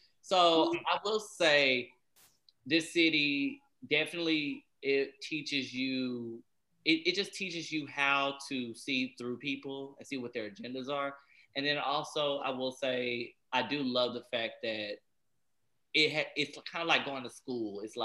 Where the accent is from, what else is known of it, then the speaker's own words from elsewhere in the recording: Dallas, Texas, United States; also born or lived in Houston; I was born in Houston, but I grew up in Dallas. So shout out to Soto.